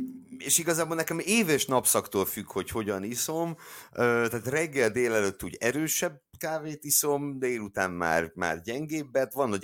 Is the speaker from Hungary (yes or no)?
yes; Zsombó, Csongrád-Csanád, Hungary; Zsombó, ugye Zsombó az a falu, ahol felnőttem